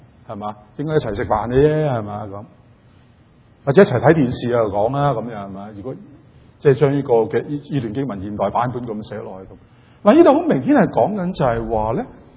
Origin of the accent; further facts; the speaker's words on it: China; 所以其實我哋中國人又叫咩嚴父慈母啊嘛